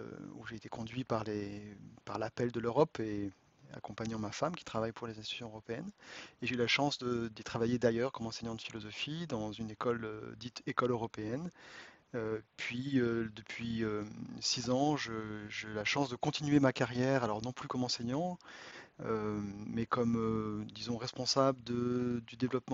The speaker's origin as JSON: {"language": "French", "country": "France", "lives_now": "Belgium", "said": "je suis français, bientôt belge, j'espère. Je dois demander la nationalité cette année. Et marié avec une épouse suédoise"}